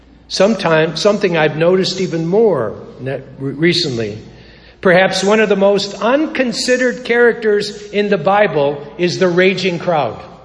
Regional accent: Chicago, Illinois, United States; Chicago, my hometown

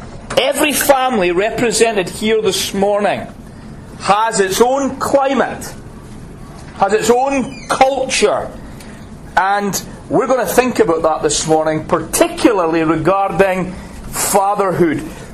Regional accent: Scotland, United Kingdom; also born or lived in Northern Ireland; I grew up in Scotland, which has its own peculiar culture and certainly climate. And then I laboured and pastored in Northern Ireland for 11 and a half years, went to university there, and I lived in Northern Ireland

